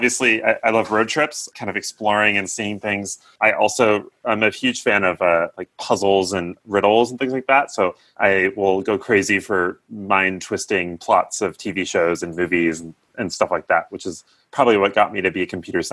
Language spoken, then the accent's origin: English; California, United States; So I grew up in the Bay Area. So my life always keeps pulling me back here, the San Francisco Bay Area.